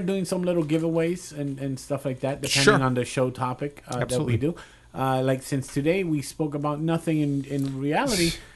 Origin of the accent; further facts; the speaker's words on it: Puerto Rico; Okay, because I remember growing up in Puerto Rico